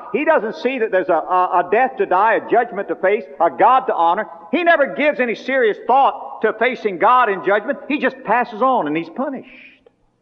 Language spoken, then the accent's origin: English; West Palm Beach, Florida, United States; born there; I started to say, "Well, I was born in West Palm Beach."